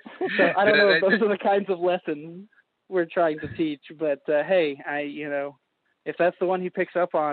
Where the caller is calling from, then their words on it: Oklahoma City, Oklahoma, United States; from Oklahoma City.